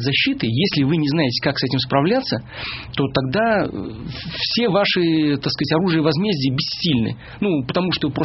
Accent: Shikhany, Saratov Oblast, Russia; Я родился и вырос в Шиханах.

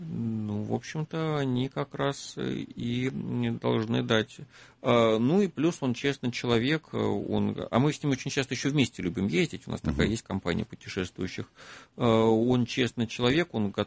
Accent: Moscow, Russia; Сам москвич, мама из Нижнего, папа из Питера.

